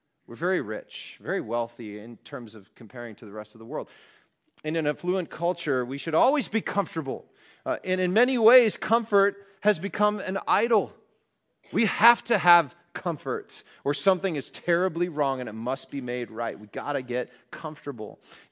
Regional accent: Wisconsin, United States; also born or lived in Kansas; I grew up in Wisconsin, but you know, when we came back, I remember being at different events and people would talk about salad. And in Kansas, you know, when we were there for 11 years

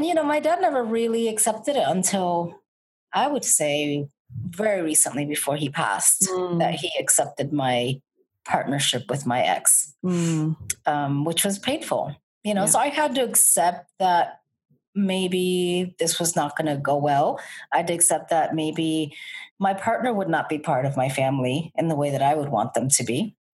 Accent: Connecticut, United States; also born or lived in Bronx, New York; we moved from the Bronx when I was little. And I have to say, I wasn't always confident. I had partial confidence because when growing up in Connecticut and traveling to New York pretty much every weekend, every summer, I struggled with my own identity

